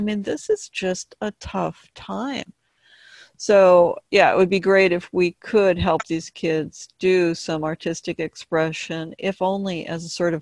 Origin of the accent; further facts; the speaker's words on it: Butano Canyon, California, United States; I'm also from Butte-No Canyon, and it's a lovely and wonderful place.